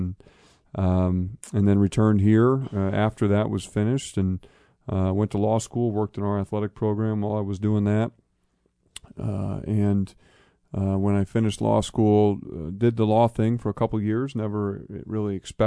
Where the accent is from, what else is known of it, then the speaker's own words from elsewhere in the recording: West Lafayette, Indiana, United States; I grew up in West Lafayette, Indiana. Both my parents were educators.